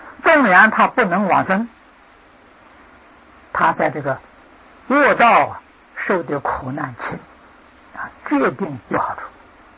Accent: China; 我们中国人讲灵魂呢，魂没有离开。

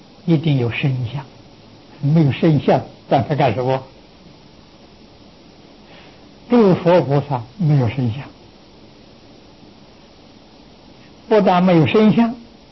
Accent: China; 我们中国人常讲啊，宗始而不是始终啊

